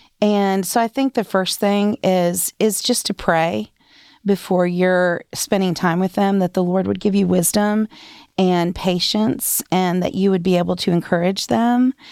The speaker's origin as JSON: {"language": "English", "region": "Southern United States", "country": "United States", "tie": "born or raised there", "said": "I was raised in the Bible Belt where, you know, everyone went to church."}